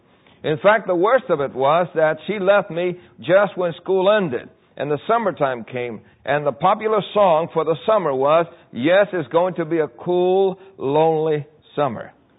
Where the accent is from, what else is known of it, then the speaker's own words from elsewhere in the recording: Puerto Rico; born there; When I was born in Puerto Rico, I was born in a place called El Fanguito. And that really means the mud place, the little mud place. And the reason why it's called El Fanguito is because it was a place that the poor people lived in.